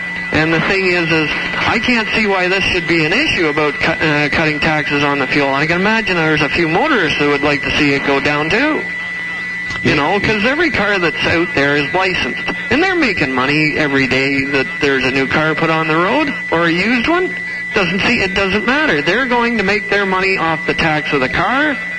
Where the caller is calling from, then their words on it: Saint-Laurent, Quebec, Canada; Oh, I'm phoning you from the St. Laurent.